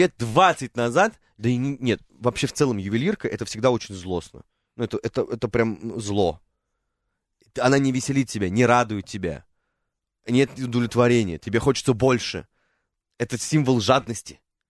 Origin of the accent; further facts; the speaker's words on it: Moscow, Russia; я гопник из Гальянова